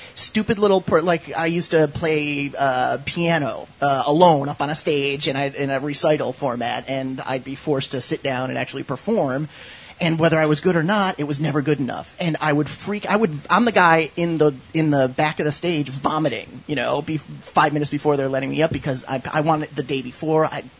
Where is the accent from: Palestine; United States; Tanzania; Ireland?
Ireland; I mean, I'm Irish. I just do things that you can't make me stop doing them.